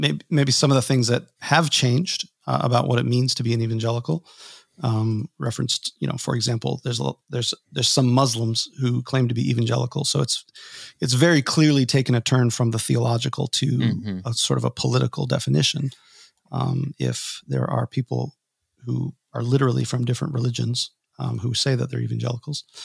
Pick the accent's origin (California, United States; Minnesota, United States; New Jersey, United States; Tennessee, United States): Minnesota, United States; now in Indianapolis, United States; I never feel like I can really complain. I'm from Minnesota. I've got a lot of relatives that still live in Minnesota.